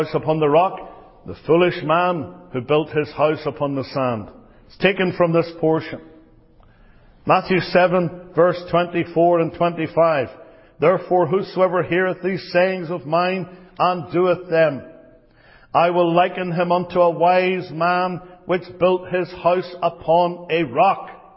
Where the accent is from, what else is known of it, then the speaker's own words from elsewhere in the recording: Northern Ireland, United Kingdom; back in my home country in Northern Ireland. It's in County Down.